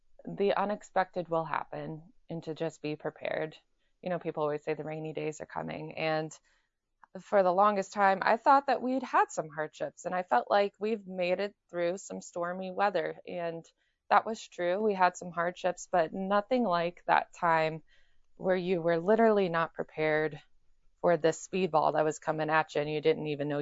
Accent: Chicago, Illinois, United States; Well, I am from Chicagoland area.

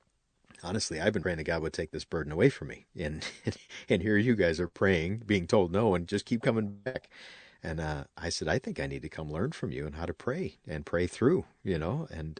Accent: Illinois, United States; growing up on the South Side is full of Irish and Irish wannabe people, and I was never one of them.

